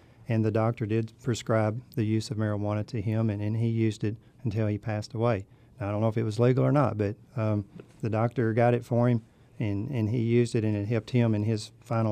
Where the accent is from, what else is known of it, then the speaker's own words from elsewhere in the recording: Kentucky, United States; You know, I was born and raised in Graves County. I grew up on a farm.